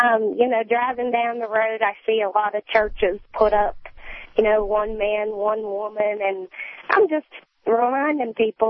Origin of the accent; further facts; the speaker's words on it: Bible Belt, United States; But, you know, I come from the Bible Belt, and this is how they're seeing it.